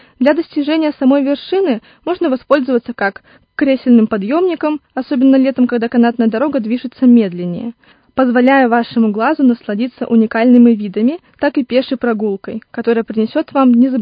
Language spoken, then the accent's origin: Russian; Irkutsk, Irkutsk Oblast, Russia; born there; А я родилась в Иркутске